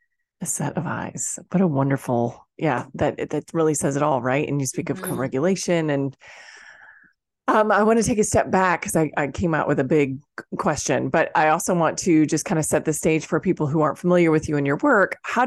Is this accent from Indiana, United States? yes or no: yes; Indiana, United States; And I was born and raised in Indiana in school systems in Indiana